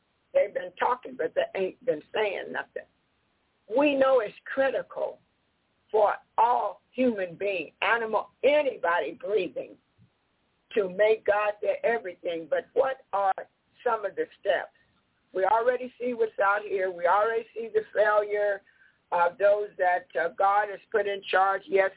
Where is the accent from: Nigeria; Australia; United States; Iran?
United States; born there; since I was born in America, I do know in America